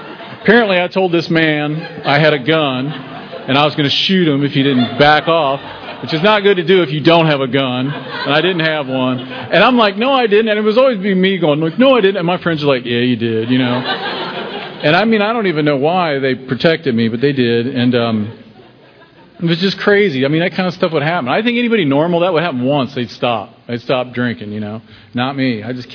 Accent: Ohio, United States; I'm from Ohio, so I'd be out hitchhiking, you know, in the snow

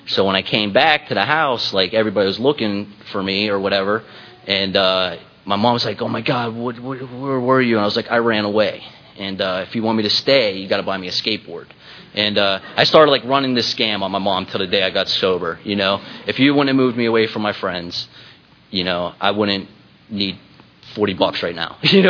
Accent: Pittsburgh, Pennsylvania, United States; I'm originally from Pittsburgh

